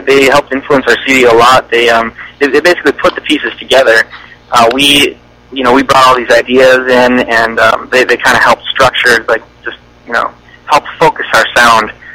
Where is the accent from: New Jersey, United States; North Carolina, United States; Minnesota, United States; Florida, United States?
Minnesota, United States; Minneapolis; You know, we're from Minneapolis, but yeah, we're really stoked on it.